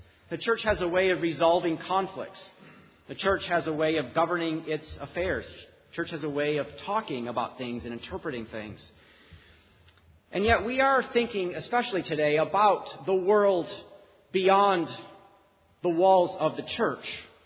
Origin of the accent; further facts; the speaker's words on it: Chicago, Illinois, United States; even though I grew up in the Chicago area, we would come out and spend about 2 weeks every summer up in Wolfboro